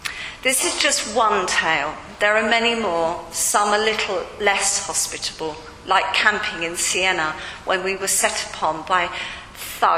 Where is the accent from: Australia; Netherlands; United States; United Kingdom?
United Kingdom; Rye, South East England; Because although I grew up in Rye, which at best could be described as safe and containing, and at worst suffocating, I also knew there was a world outside of Rye, and I was determined to see some of it.